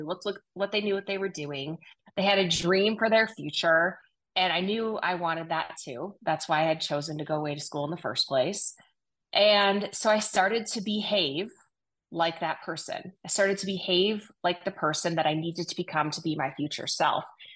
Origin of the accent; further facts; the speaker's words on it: Illinois, United States; the very small town I grew up in Illinois.